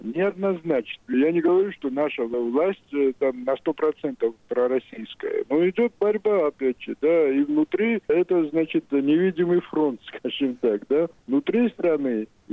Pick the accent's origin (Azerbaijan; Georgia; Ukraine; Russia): Georgia; из-за того, что я грузин, буду обучать грузинскому языку